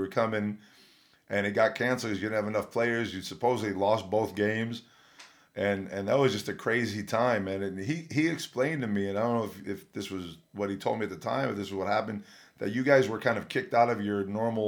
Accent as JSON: {"language": "English", "town": "Rochester", "region": "New York", "country": "United States", "said": "I was from Rochester, New York. So we pretty much live the same type of weather."}